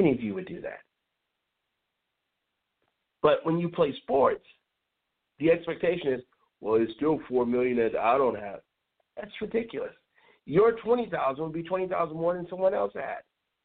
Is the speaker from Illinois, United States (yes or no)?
yes; Chicago, Illinois, United States; We used to call that when I was growing up in Chicago, family business.